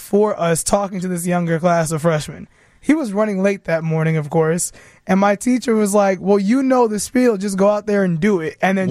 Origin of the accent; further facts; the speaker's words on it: Chicago, Illinois, United States; now in Crete, United States; I am from Chicago.